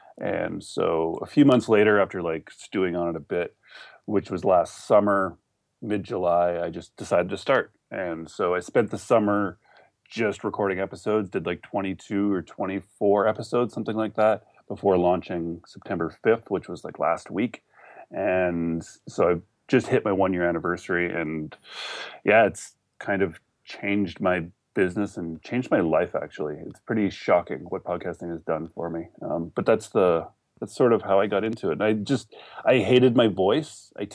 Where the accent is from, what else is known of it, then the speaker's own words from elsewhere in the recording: Canada; So I'm a Canadian.